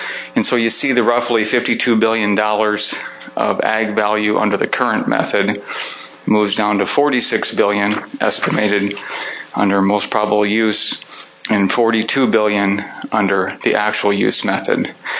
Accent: Sioux Falls, South Dakota, United States; I'm a lawyer from Sioux Falls.

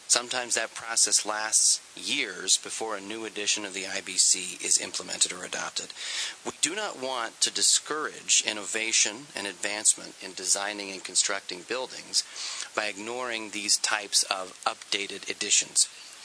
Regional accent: Sioux Falls, South Dakota, United States; I'm an attorney from Sioux Falls.

